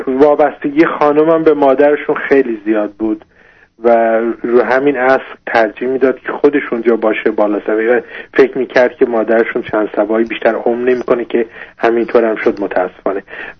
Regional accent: Iran; moved away as an adult; now in United States; ما حدود 13 سال پیش به ایران، از ایران به امریکا مهاجرت کردیم.

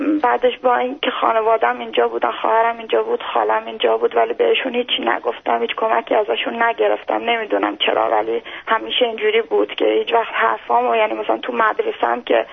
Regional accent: Iran; born there; تو ایران توی خانواده سیاسی به دنیا اومدم،

